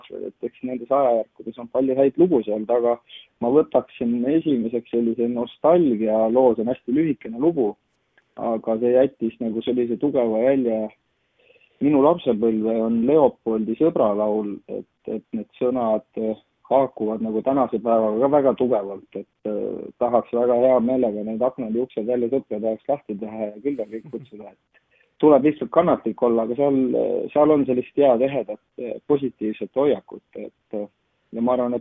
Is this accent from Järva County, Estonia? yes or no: yes; Järva County, Estonia; olen Järvamaad pärit, et Järvama poisi auks siis valid selle loo.